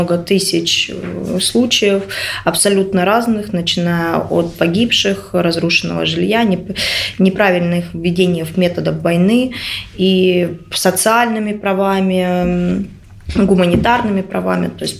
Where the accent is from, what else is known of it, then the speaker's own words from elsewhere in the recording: Makiivka, Donetsk Oblast, Ukraine; Я уроженка города Макеевки, это буквально 20 километров, 18 километров от города Донецк.